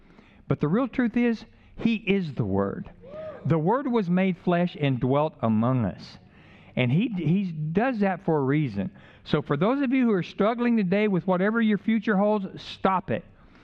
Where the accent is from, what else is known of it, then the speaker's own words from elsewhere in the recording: California, United States; again, I'm from California where it's only one syllable.